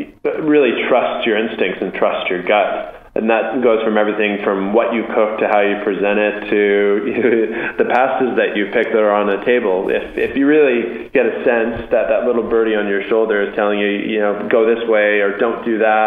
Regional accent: Canada; born there; in my defense, you know, I'm obviously Canadian born.

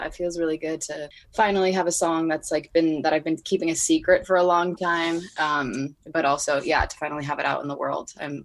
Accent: New Jersey, United States; also born or lived in New York City, United States; Okay, so I'm actually born and raised in New Jersey. I moved to New York City and I went to college there

